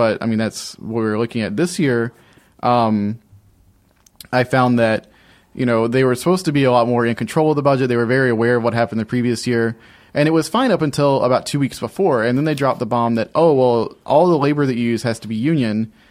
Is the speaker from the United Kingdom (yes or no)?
no; Alabama, United States; moved away as an adult; now in Orlando, United States; I grew up in Alabama for the first 18 years of my life, and never really ventured outside the Southeast until I was like 18 or 19.